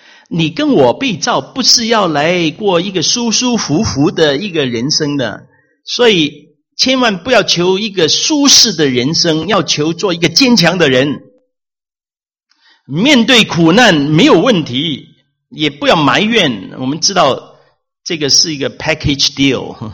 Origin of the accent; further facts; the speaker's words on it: China; 我们中国人啊，买东西啊，都要摸一下的，都要看一下的，都要照一下的